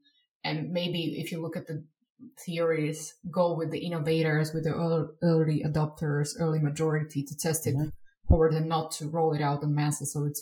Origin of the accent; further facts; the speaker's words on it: Slovakia; I come from Slovakia, and Slovakia is trying to run its own digital government